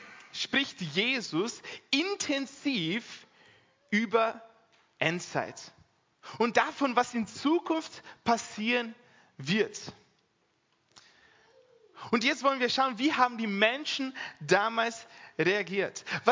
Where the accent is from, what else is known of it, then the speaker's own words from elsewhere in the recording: Brazil; now in Austria; ich bin mit der Carla verheiratet. Ursprünglich komme ich eigentlich aus Brasilien.